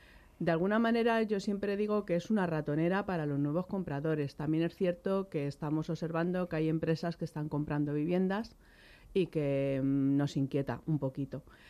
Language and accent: Spanish; Madrid, Community of Madrid, Spain; yo procedo de San Fermín